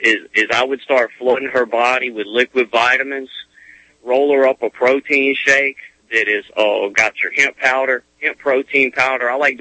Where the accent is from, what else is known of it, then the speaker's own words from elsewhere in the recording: Baton Rouge, Louisiana, United States; I'm not from Austin, but I'm from Baton Rouge. I live in Baton Rouge.